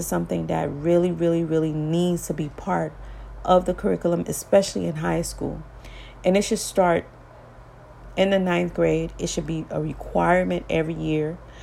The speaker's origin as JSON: {"language": "English", "town": "Miami", "region": "Florida", "country": "United States", "tie": "born or raised there", "said": "Like when I was growing up in Miami and I looked out the window and saw those people using those pipes"}